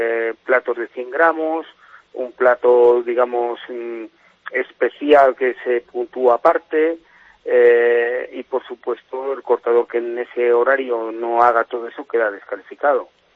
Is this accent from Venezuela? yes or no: no; León, Castile and León, Spain; also born or lived in Ciudad Rodrigo; Pero yo llevo León siempre por todo donde donde voy. Yo soy de Ciudad Rodrigo, de Salamanca, concretamente nacido, pero bueno, criado y todo en León. Llevo ya 22 años